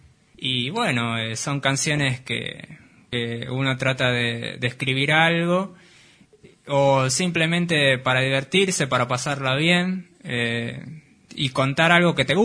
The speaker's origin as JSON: {"language": "Spanish", "town": "Floresta", "region": "Buenos Aires", "country": "Argentina", "tie": "born or raised there", "said": "me crié en Floresta también, y ahí me fui influenciado por todo ese barrio"}